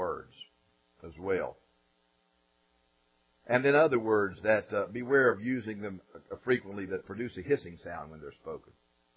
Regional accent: Georgia, United States; you came all the way across the Atlantic to hear a soft Scottish brogue, and you wound up hearing a North Georgia preacher.

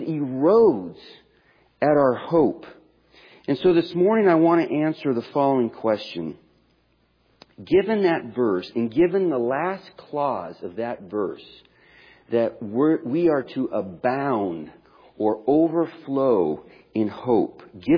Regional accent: Oakland, California, United States; my hometown of Oakland, California, a warehouse fire.

